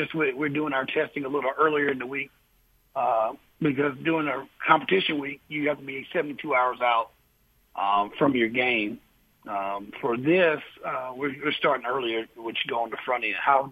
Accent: South Carolina, United States; born or raised there

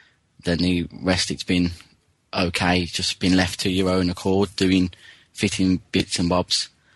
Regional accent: Birmingham, West Midlands, United Kingdom; I'm from Birmingham.

